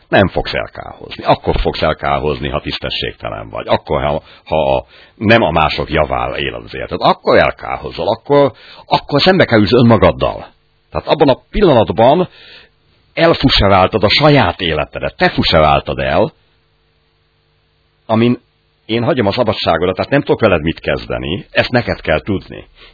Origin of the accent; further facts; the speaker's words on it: Hungary; örülök annak, hogy magyar vagyok